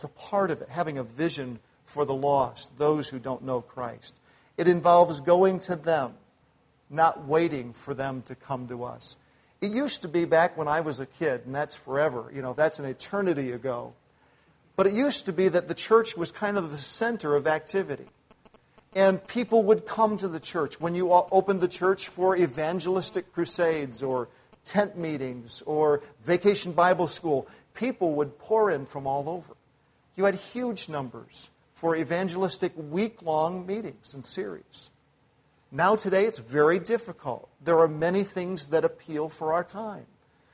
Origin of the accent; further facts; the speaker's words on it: Southern United States, United States; I grew up in the South for a while. My dad pastored a church.